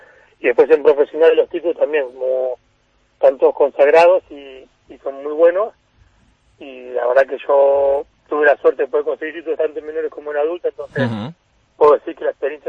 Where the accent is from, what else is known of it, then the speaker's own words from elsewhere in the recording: Argentina; como todo argentino, fanático del fútbol, iba a entrenar con el equipo de mi ciudad